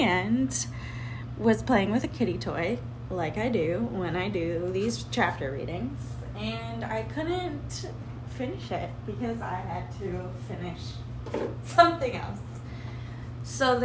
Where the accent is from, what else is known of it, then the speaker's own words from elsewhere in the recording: United States; I'm American, so I don't know where you are, but for me, this is like childhood ingredients.